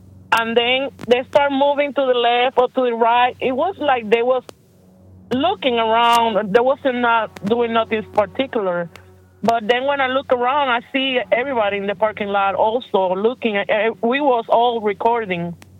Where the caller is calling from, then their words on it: Cincinnati, Ohio, United States; I'm calling from Cincinnati, Ohio.